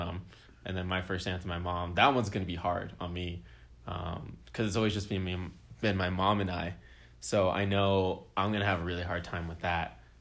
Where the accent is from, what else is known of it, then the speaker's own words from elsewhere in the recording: California, United States; because I grew up in California, you know, so I would see the beach probably more times than like you've ever been to the beach.